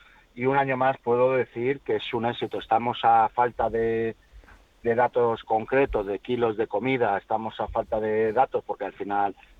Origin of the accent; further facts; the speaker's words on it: Móstoles, Community of Madrid, Spain; pero yo como mostoleño y como peñero